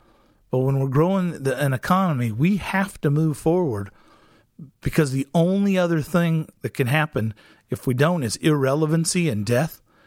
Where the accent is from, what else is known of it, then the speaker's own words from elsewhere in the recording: Missouri, United States; also born or lived in Corpus Christi; now in Kalamazoo, United States; I'm not from Michigan. I grew up in the Missouri Ozarks, and before I got here, I was living on the Gulf of Mexico in Corpus Christi.